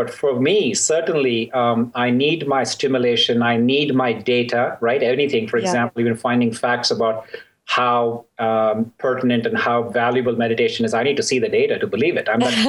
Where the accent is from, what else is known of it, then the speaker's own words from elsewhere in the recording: India; moved away as an adult; So, interestingly, I grew up in India, first 22 years of my life